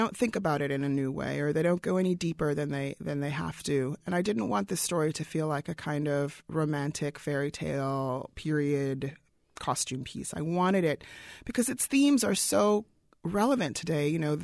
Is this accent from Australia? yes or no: no; South Africa; I come from South Africa originally. I grew up during the apartheid era.